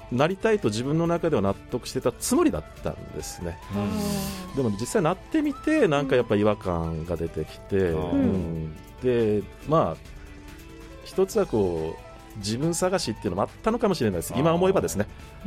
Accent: Sasebo, Nagasaki, Japan; 出身は佐世保なんですね、

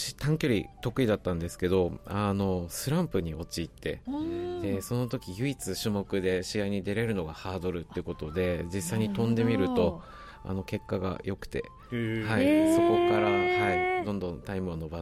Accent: Hyogo, Japan; also born or lived in Nagasaki Prefecture; 小学校卒業までは兵庫県で

